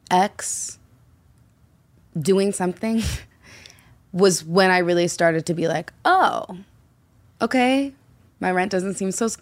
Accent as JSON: {"language": "English", "region": "Arizona", "country": "United States", "said": "Because it was closer, because I'm from Arizona."}